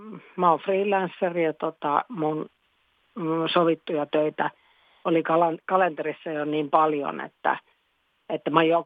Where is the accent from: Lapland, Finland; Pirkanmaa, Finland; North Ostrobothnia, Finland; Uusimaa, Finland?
Pirkanmaa, Finland; Tampere; Tampere on mulle tosi tärkeä, se on mun kotikaupunki